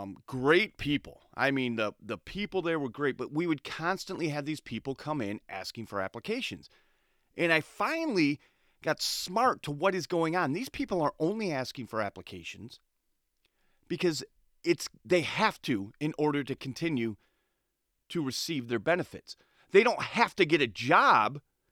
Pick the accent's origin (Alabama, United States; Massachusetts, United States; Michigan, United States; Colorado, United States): Michigan, United States; Saginaw; I grew up in what they call Saginaw Township. It's white suburbia.